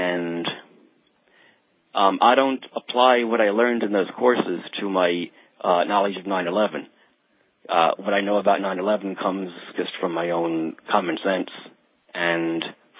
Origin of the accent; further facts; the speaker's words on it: Brooklyn, New York, United States; Yes, I was born in Brooklyn. I live in Brooklyn.